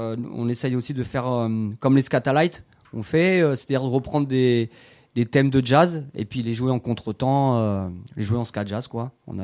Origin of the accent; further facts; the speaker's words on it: Île-de-France, France; Je vais monter vers chez moi en Seine-et-Marne.